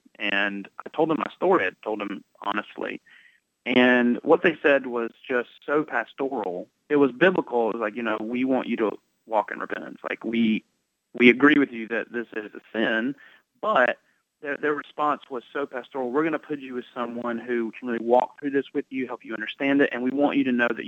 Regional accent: South Carolina, United States; please don't put me in my home state of South Carolina.

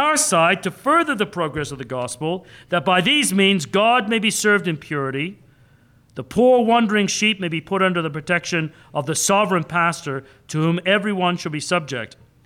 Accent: Canada; now in United States; I'm a Canadian evangelical. Canadian evangelicals rarely ever pray for those in authority. I've been in enough of our Canadian churches.

